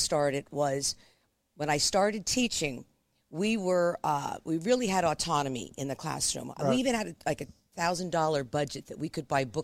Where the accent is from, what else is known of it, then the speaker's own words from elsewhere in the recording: Allentown, Pennsylvania, United States; I was born in the Allentown Hospital. I lived in the city my whole life.